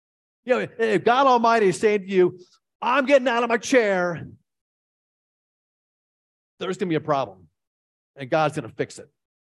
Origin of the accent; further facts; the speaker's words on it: East Coast, United States; This is jet lag. I'm from East Coast in America. That's 12 hours away.